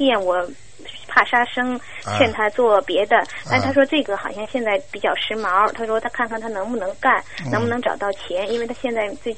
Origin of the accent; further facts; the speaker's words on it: North China, China; 因为我们是北方人，很少吃活物的。